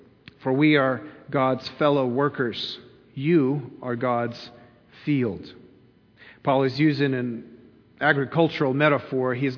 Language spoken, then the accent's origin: English; Kyiv, Ukraine; when I grew up in Kyiv in the city